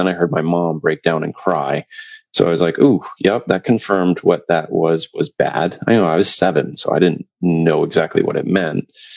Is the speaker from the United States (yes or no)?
yes; Rockland, Maine, United States; So I grew up in Rockland, Maine. It's the lobster capital of the world.